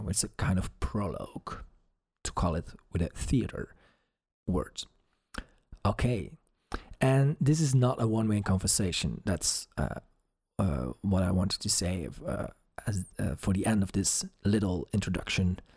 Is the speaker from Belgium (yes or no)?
yes; Belgium; English is a second language; I'm from Belgium. English is not my native tongue, as you might hear.